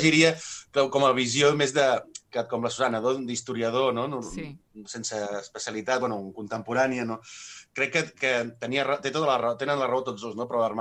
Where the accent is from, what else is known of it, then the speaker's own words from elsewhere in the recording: Sabadell, Catalonia, Spain; jo que soc de Sabadell